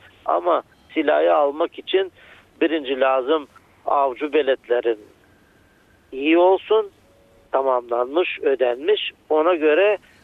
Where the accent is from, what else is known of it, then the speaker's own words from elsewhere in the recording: Razgrad Province, Bulgaria; Kubrat Belediyesi.